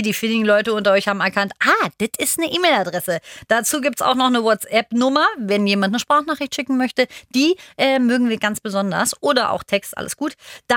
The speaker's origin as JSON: {"language": "German", "region": "Berlin", "country": "Germany", "said": "Also, ich komme ja aus Berlin."}